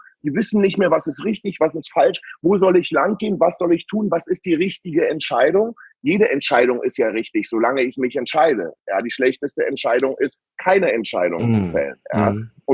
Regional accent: East Germany, Germany; Ich habe alles gekauft im Westen, ich war ja aus der DDR

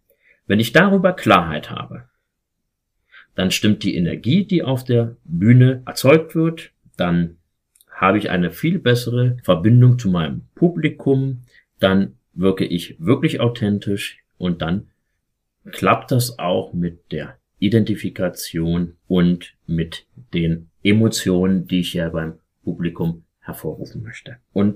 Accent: Germany; Also ich bin selber in der DDR noch ein bisschen aufgewachsen bis zur dritten Klasse

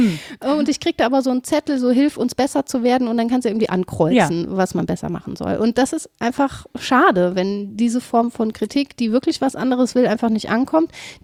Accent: Cologne, North Rhine-Westphalia, Germany; Als Kölnerin ist man so ein ganz kleines bisschen toleranter, was Störungen angeht.

